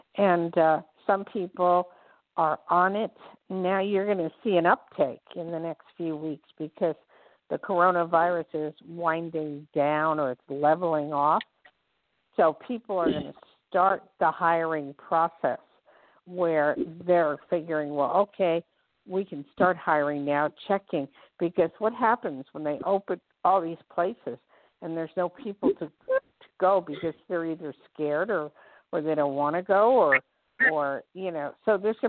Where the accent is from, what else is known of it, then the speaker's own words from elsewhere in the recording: Newark, New Jersey, United States; also born or lived in Hillside / Lakewood / Bloomfield; But I was born in Newark, so I was the other side of the tracks. I was born in Newark and lived in Hillside, Lakewood, Bloomfield, Bellevue, you know, all those places, kept going.